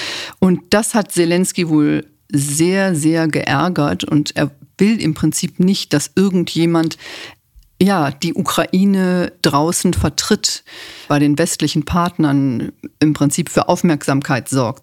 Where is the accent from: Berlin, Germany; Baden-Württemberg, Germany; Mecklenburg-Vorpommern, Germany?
Berlin, Germany; als Berlinerin